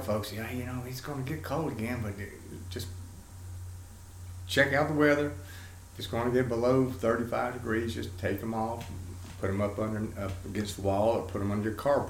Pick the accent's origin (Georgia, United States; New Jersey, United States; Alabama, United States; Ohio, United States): Georgia, United States; now in Nashville, United States; I came here from Georgia and around this time in 1982.